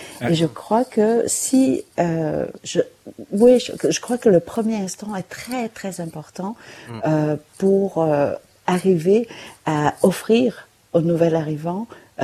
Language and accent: French; Ho Chi Minh City, Vietnam; je suis d'origine de Saigon, du sud du Vietnam.